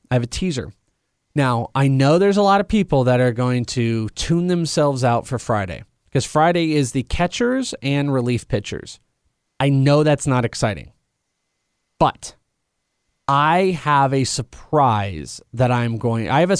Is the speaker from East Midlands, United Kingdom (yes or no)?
no; Wales, United Kingdom; I am Welsh.